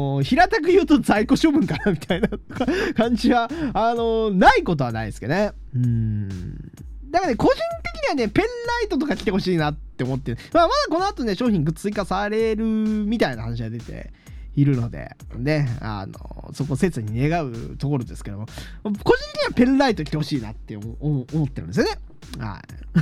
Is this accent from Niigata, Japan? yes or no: no; Hokkaido, Japan; どさんこ出身の僕から言わせると別にそんなに寒くはなかったんだけど